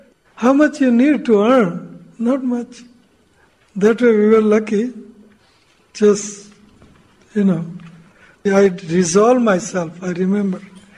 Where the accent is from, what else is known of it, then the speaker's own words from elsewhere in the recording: Durban, KwaZulu-Natal, South Africa; I'm coming from Durban, you know, kheer and rasgullas.